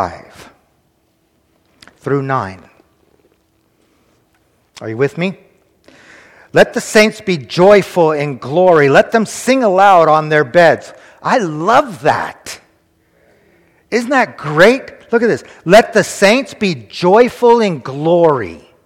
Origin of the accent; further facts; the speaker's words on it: California, United States; All right, I'm from California. We absolutely do not eat frog legs there.